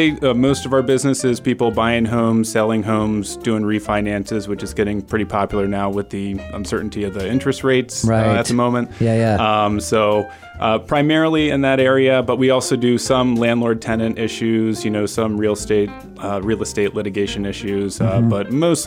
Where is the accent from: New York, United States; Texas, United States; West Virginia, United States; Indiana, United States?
West Virginia, United States; moved away as an adult; now in Vermont, United States; So I'm from West Virginia originally, went to law school at the University of Pittsburgh, moved up to Vermont back in 2016, so been here for about 9 years now.